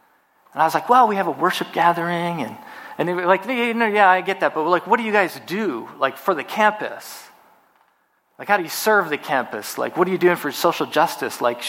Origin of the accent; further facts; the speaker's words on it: Manitoba, Canada; When I was growing up, I grew up in Manitoba and grew up always, we had a garden in our backyard.